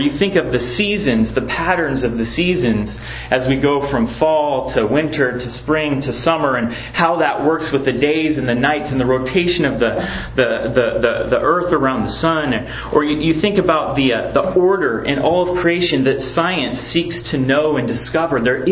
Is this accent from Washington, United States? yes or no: yes; Washington, United States; near where I grew up in Mount Rainier